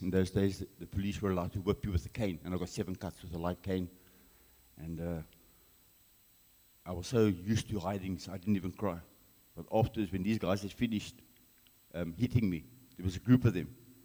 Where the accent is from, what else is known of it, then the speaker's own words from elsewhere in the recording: Cape Town, Western Cape, South Africa; I grew up in Frederick in Cape Town with my mom and dad and two sisters.